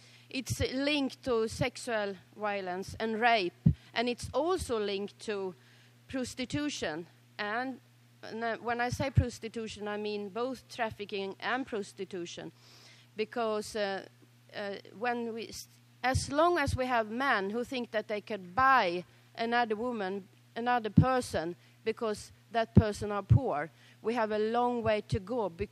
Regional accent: Sweden; I'm from Sweden.

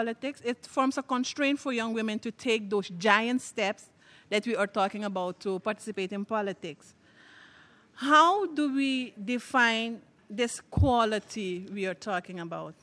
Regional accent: Suriname; from Suriname. A member of parliament, the youngest member. We do have a success story in Suriname.

